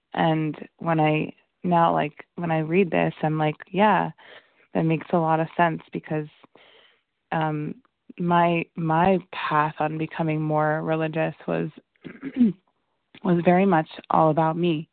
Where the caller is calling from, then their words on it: New Jersey, United States; I'm calling in from New Jersey this morning.